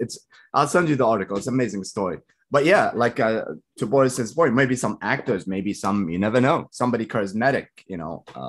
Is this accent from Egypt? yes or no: yes; Egypt; But back when I was young, growing up in Egypt, there was the American Center in Alexandria.